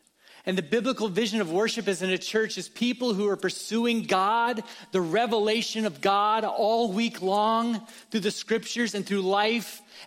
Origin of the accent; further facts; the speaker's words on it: Ohio, United States; Me growing up in Ohio, I've never seen something like this.